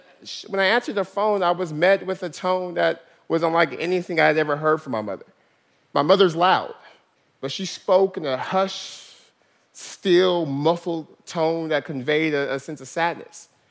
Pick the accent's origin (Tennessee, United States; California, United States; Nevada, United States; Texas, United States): California, United States; Stockton; Stockton's my hometown, a city of 320,000 people, but historically it's been a place people run from rather than come back to.